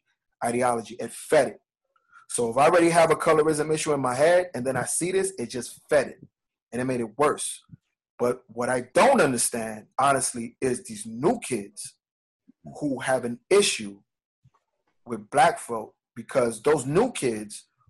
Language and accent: English; New York City, New York, United States; I was raised uptown in Harlem, Riverside 137th.